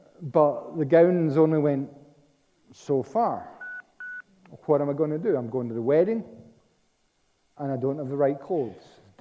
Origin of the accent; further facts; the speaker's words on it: Scotland, United Kingdom; But I'm Scottish and I live in Scotland.